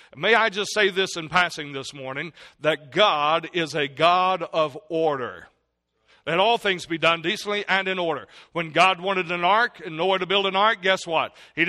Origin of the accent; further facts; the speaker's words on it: the South, United States; If I can say this, I'm from the South, and so I hope you'll understand this cliche.